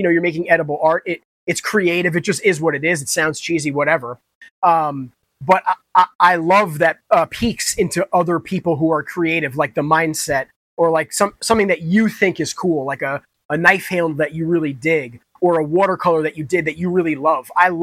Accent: New York, United States; But yeah, I grew up in Dutchess County. I still currently live in Dutchess County. I've lived in many other places throughout the United States.

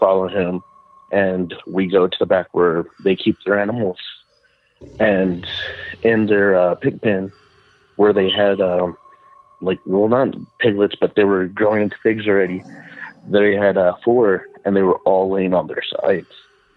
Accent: Texas, United States; I'm from South Texas.

